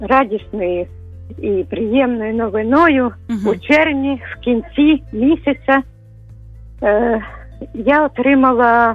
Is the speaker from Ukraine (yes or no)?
no; Russia; Ukrainian is a second language; бо я росіянка, і взагалі мій весь рід з Росії, глибокої такої глибинки.